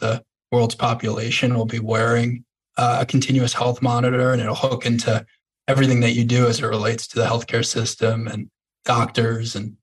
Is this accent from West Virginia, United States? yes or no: no; New York, United States; I grew up on North Shore of Long Island. As a kid, I was kind of always into sports and exercise.